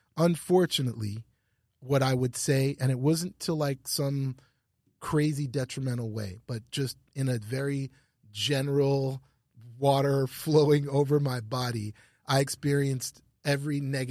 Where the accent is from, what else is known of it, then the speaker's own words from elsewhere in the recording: Ottawa, Ontario, Canada; So I grew up in Ottawa